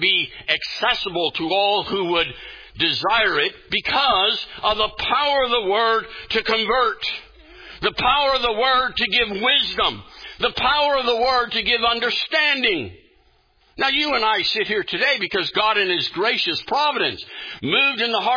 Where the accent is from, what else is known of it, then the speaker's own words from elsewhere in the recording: United States; also born or lived in Uganda; See, I grew up in the United States, and our light that comes from our cities and reflects off the atmosphere, we never really know what dark is.